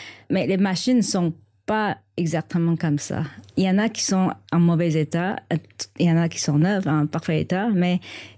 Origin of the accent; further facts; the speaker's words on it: Taiwan; now in Canada; Je viens de Taïwan et ça fait plus de 30 ans que je suis au Québec.